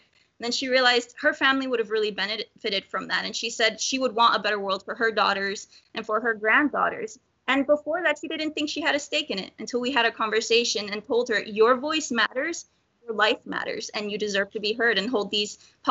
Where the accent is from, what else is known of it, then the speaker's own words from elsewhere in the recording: Puerto Rico; I'm originally from Puerto Rico. I have immigrant parents